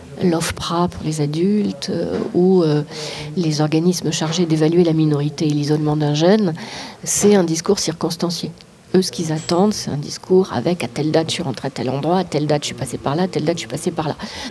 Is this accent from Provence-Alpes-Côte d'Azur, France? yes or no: yes; Briançon, Provence-Alpes-Côte d'Azur, France; Briançon, c'est aussi ma ville natale et que j'y ai quand même plein d'attaches aussi.